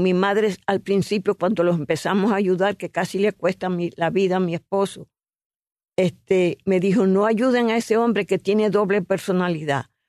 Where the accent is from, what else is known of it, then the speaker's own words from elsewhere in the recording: Manzanillo, Granma, Cuba; moved away as an adult; Y yo me fui para mi pueblo precioso, Manzanillo, a la orilla del mar